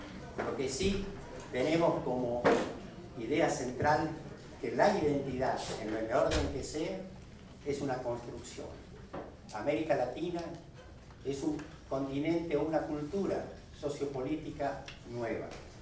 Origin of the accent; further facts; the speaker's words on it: Argentina; de Argentina.